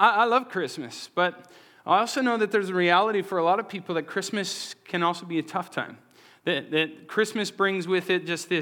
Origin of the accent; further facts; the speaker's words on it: Alberta, Canada; because I'm from Alberta. And so we get lots of snow in Alberta, and tobogganing is like a favorite pastime of ours.